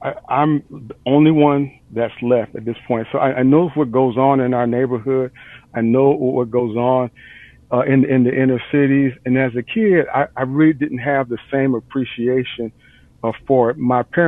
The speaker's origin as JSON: {"language": "English", "town": "Detroit", "region": "Michigan", "country": "United States", "tie": "born there", "said": "I was born in Detroit, and now today, I'm probably the only one left alive on my block."}